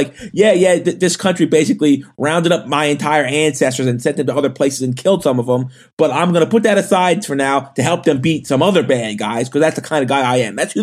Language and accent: English; Canada; as a Canadian